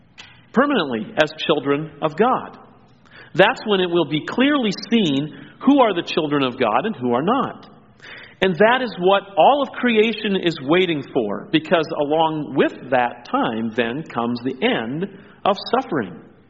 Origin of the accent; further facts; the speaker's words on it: Mexico; when I grew up in Mexico, at the market or in stores nearby, a lot of things were sold by weight